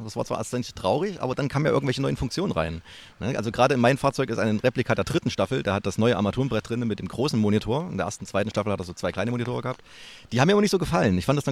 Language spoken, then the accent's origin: German; Erfurt, Thuringia, Germany; Doch, ich bin Erfurter.